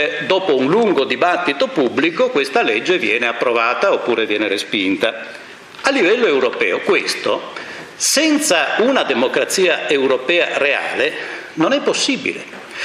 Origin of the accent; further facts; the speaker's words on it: Trieste, Friuli-Venezia Giulia, Italy; Io sono del Friuli Venezia Giulia, vengo da Trieste